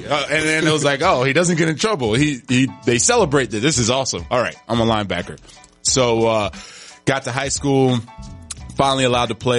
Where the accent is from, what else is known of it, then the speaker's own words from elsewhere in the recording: Coral Gables, Florida, United States; Coral Gables, born and raised.